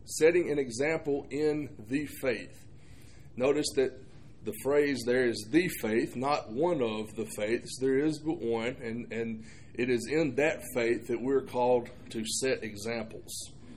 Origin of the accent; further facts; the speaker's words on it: Alabama, United States; I grew up in Alabama